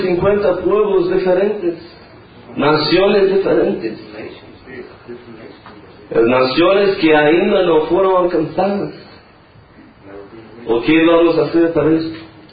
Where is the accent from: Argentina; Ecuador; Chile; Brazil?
Brazil; Yo crecí ahí en Brasil.